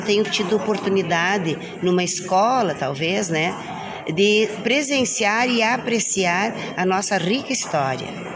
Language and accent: Portuguese; Rio Grande do Sul, Brazil; Porque nós temos, como gaúchos e nós tradicionalistas, acima de tudo, um grande dever de levar sempre adiante essa cultura